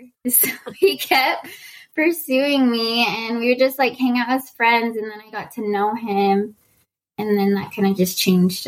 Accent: Utah, United States; also born or lived in Germany; Yes, I'm Utah. Yes.

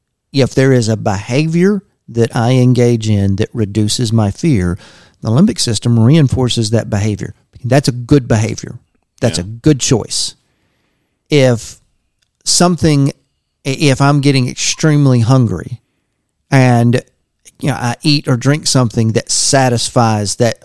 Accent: Longview, United States; growing up in Longview at that time, there just weren't, you know, a whole lot of sushi restaurants around

